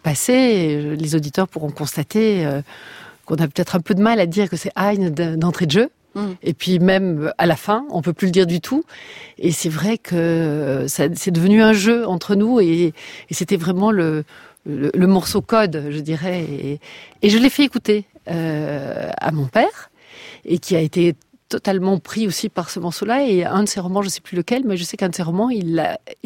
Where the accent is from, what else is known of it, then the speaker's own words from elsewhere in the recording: Belgium; Oui, enfin, disons qu'en étant belge, on était regardé en tant que belge, oui.